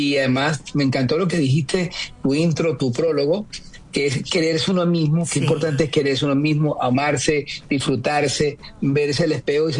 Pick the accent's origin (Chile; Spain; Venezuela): Chile; accent: Chilean; nadie creía en mí, con un acento chileno, viniendo de ahí, donde yo era conocido en mi país.